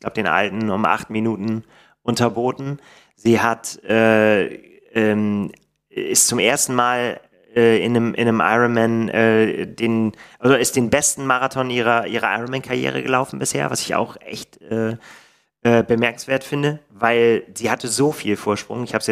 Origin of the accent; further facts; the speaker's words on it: Bremen, Germany; da wir denselben Geburtsort haben. Wir kommen nämlich beide aus Bremen.